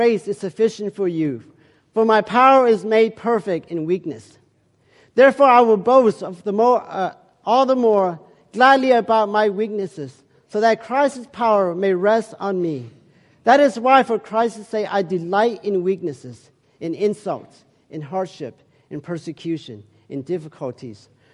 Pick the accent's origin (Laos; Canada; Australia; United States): Laos; We're going to go and train to be the underground church in Laos, my home country.